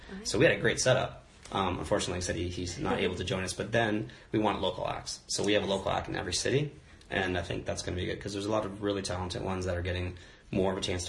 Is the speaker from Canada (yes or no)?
yes; Canada; now in Nashville, United States; Canada's my home country